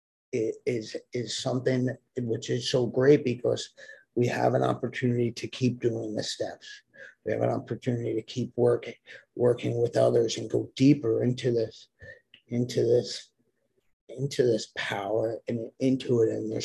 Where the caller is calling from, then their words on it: Puerto Rico; I live in Puerto Rico. I'm calling from Puerto Rico